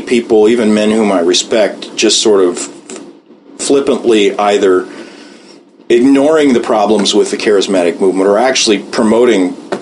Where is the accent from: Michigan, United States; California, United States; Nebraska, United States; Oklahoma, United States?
Oklahoma, United States; Tulsa; I grew up in Tulsa